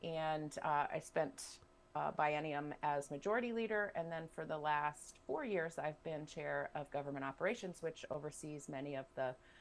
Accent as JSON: {"language": "English", "town": "Bradford", "region": "Vermont", "country": "United States", "tie": "born or raised there", "also_born_or_lived": "Corinth", "said": "I grew up in Corinth and Bradford, graduated from Oxbow High School here in Bradford. Went to the University of Vermont, and then came back to the Upper Valley to get my teaching certificate"}